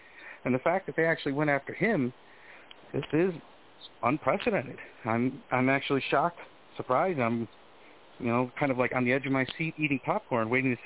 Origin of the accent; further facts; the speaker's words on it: Cleveland, Ohio, United States; And, you know, Cleveland, growing up in Cleveland, I've seen a lot of different sides of everything.